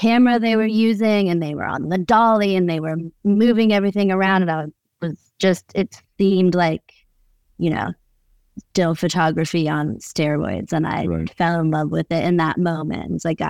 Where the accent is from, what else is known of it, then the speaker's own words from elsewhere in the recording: Los Angeles, California, United States; I guess I grew up in Los Angeles, and at 16, I started telling people I was a photographer